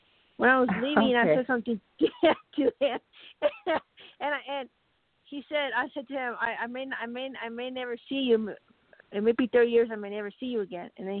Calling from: Arizona, United States

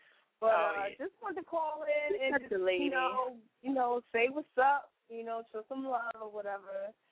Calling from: Philadelphia, Pennsylvania, United States; And I'm calling from West Philadelphia, baby. What's going on?

